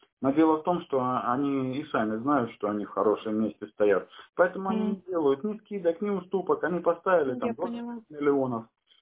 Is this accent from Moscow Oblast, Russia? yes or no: no; Rostov-on-Don, Rostov Oblast, Russia; Я сам из Ростова-на-Дону.